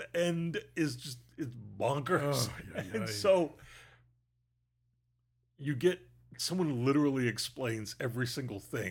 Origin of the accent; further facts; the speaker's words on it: Vancouver, British Columbia, Canada; my best friend and I grew up here in Vancouver, so our relationship with the ocean has always been special.